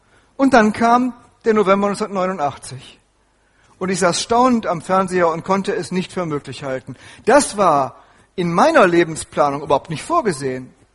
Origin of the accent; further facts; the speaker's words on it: Bielefeld, North Rhine-Westphalia, Germany; bin 1955 geboren. Ich bin damit ein Kind des Kalten Krieges. Und ich bin mit einer Gewissheit aufgewachsen in Bielefeld in Westfalen.